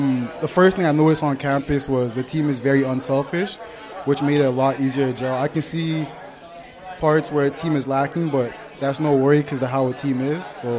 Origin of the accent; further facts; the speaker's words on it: Calgary, Alberta, Canada; Life back home, it's simple. It's fun.